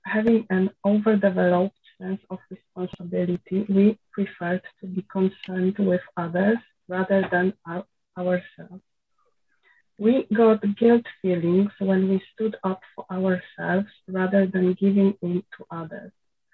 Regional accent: Poland; now in United Kingdom; I'm an adult child. I live in the UK, but I'm originally from Poland.

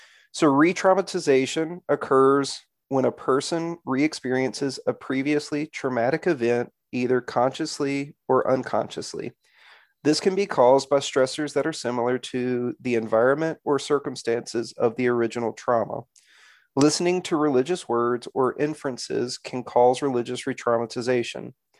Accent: Bible Belt, United States; growing up in the Bible Belt, I grew up Methodist

